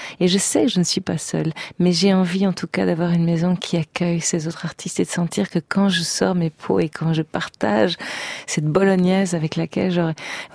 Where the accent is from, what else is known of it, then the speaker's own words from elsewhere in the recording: Charleroi, Wallonia, Belgium; quand on parle de Charleroi, qui en effet est ma ville natale, et c'est la ville où j'ai décidé de revenir aujourd'hui